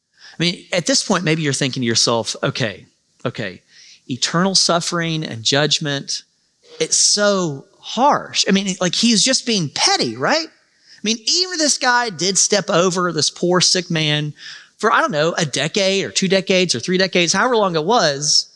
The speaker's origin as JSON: {"language": "English", "region": "Alabama", "country": "United States", "said": "But, I mean, I'm from Alabama, so I'm going to say this."}